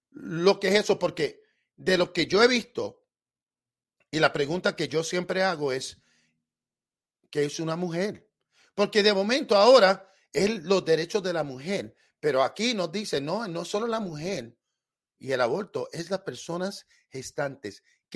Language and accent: Spanish; United States; born there; Spanish is a second language; mi español no es perfecto. Yo nací en los Estados Unidos. Yo trato lo mejor que pueda para que ustedes entiendan mi español